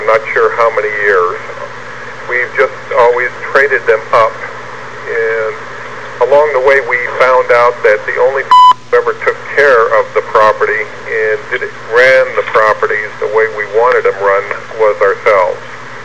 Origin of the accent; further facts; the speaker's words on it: Denver, Colorado, United States; I started out in Denver, Colorado, so I'm from Denver.